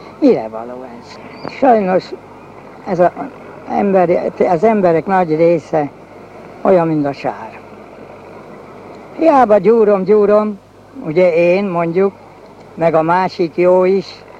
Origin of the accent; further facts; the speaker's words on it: Hungary; born there; én itt születtem Magyarországon, ez nekem szülőföldem